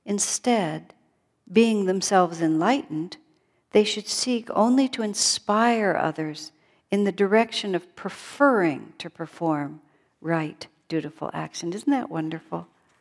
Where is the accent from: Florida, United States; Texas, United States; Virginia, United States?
Texas, United States; El Paso; also born or lived in California; I grew up in El Paso, Texas. Boy, talk about the spiritual boondocks.